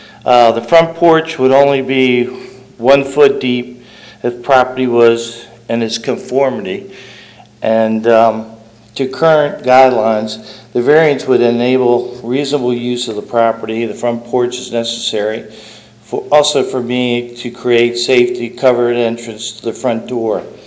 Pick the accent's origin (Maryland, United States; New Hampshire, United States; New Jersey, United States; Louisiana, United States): Maryland, United States; I am from Montgomery County, Maryland. I came up here to get away from the rat race down here, and I came to Sussex County because I lived up in Ocean View one time.